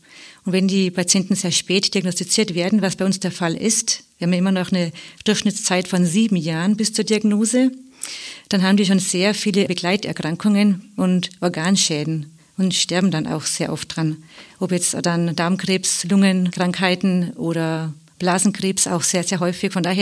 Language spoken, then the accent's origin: German; Bavaria, Germany; ich komme ja aus dem Südosten Bayerns